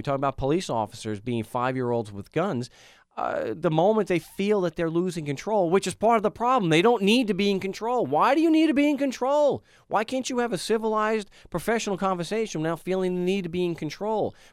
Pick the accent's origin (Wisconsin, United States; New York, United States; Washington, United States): New York, United States; maybe just from the fact that I'm from New York